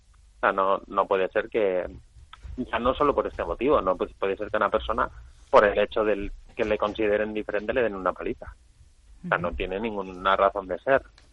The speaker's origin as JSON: {"language": "Spanish", "town": "Basauri", "region": "Basque Country", "country": "Spain", "said": "en Basauri, por ejemplo, que es mi pueblo"}